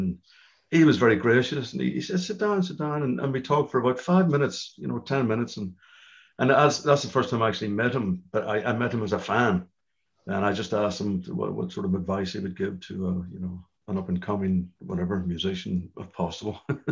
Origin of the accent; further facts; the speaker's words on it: Belfast, Northern Ireland, United Kingdom; I went back to Belfast.